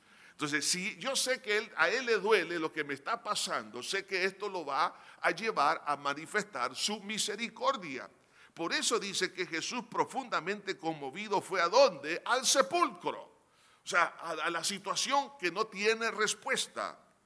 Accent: El Salvador; Nosotros como salvadoreños somos el pulgarcito de América.

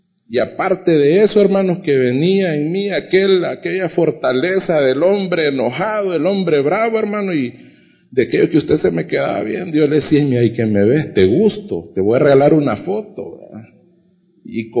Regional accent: El Salvador; vengo de mi pueblo para San Salvador y me vengo a vivir, a estudiar, dije yo, a vivir acá.

